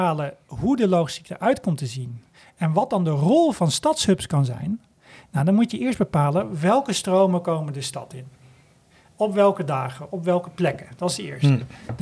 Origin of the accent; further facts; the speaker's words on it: Amsterdam, North Holland, Netherlands; dat wij als Amsterdammers en daarbij de gemeente en het bedrijfsleven met elkaar besluiten